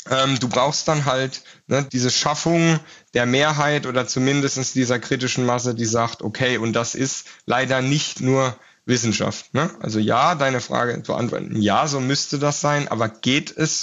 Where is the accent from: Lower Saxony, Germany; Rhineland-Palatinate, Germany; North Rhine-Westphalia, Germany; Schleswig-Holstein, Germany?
Rhineland-Palatinate, Germany; Also so viel Wasser dann auch in den Wein, wobei das als Pfälzer macht man das gerne, das ist dann eine gute Schorle